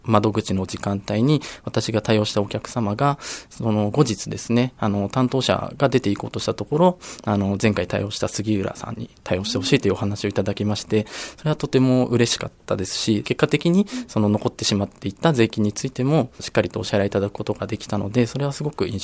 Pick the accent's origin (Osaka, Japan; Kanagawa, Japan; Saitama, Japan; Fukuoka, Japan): Kanagawa, Japan; Fujisawa; 生まれも育ちも藤沢市なので、藤沢市、大好きな藤沢市がこんなに知られてないのはもったいないことだなと思ったので